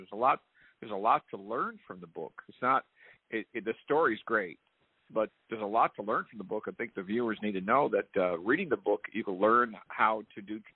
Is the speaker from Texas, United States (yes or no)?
yes; Sugar Land, Texas, United States; I'm from Sugar Land.